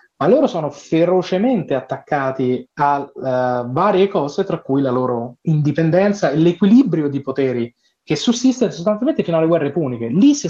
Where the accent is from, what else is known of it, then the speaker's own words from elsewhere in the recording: Lazio, Italy; chi conosce un po' il Lazio, io sono del Lazio